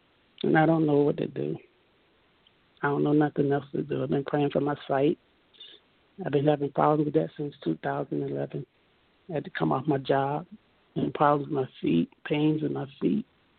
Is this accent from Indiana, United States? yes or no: no; Chesapeake, Virginia, United States; I'm from Virginia.